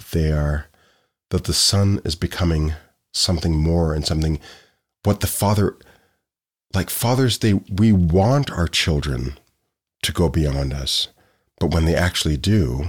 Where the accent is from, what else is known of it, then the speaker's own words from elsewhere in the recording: Ottawa, Ontario, Canada; also born or lived in Nepean; a young African-Canadian kid growing up in Ontario, because I'm born and raised in Ottawa, even though my parents are from Jamaica.